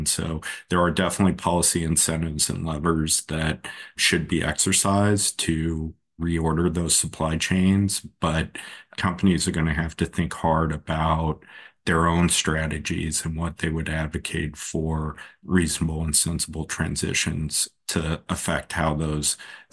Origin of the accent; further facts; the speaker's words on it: Alaska, United States; my home state of Alaska